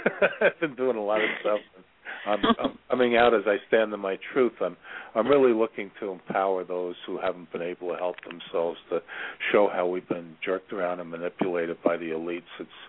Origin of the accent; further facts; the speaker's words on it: New York, United States; I'm from New York originally, and I'm the son of very successful entrepreneurial parents.